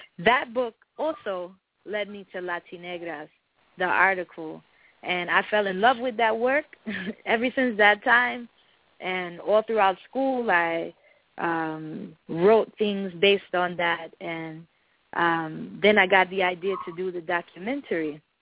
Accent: New York, United States; I'm originally from New York, and I'm also, I guess you could call it, mixed race.

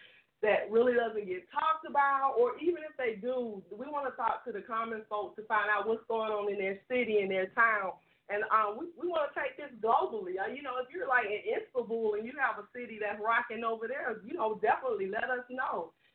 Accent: Atlanta, Georgia, United States; I am from Atlanta, Georgia.

